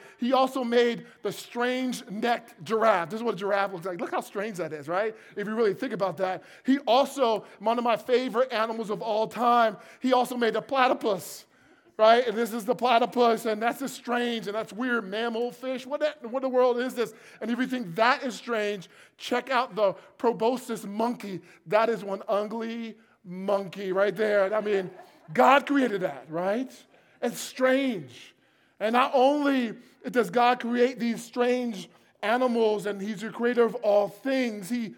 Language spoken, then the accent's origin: English; New Jersey, United States; And I'm from New Jersey, and New Jersey drivers are a little bit more aggressive than anyone else in the country.